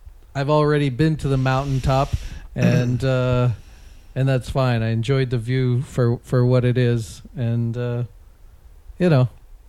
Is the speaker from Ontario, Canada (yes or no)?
no; Calgary, Alberta, Canada; Right, born and raised in Calgary.